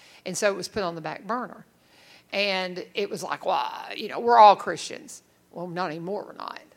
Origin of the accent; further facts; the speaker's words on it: Kentucky, United States; I was born in 1962, and I grew up in West Kentucky